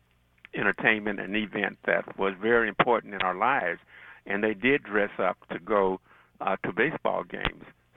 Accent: Missouri, United States; I grew up in Southeast Missouri, and again, during the Great Migration, a number of people came to Kansas City, you know, for jobs, packing, whatever.

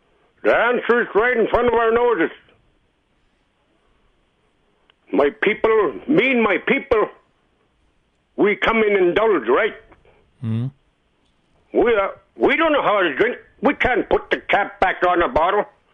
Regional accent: Bethel, Alaska, United States; In my family, and I've seen all around my native people. So who the hell these outsiders come to my hometown in Bethel and open up this liquor stores and dope stores?

